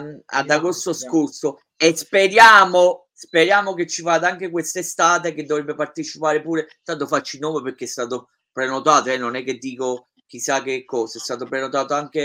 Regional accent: Naples, Campania, Italy; Io invece sono napoletano e vabbè.

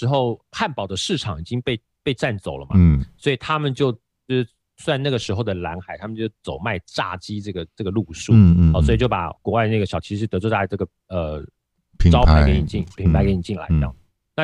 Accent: Taiwan; 所以这个其实对于我们台湾人的饮食文化造成了蛮大的一个影响

